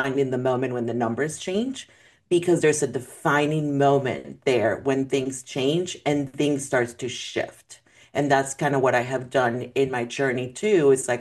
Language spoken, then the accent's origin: English; Mexico; So I grew up in Mexico and I went to private school. I went to a private Catholic school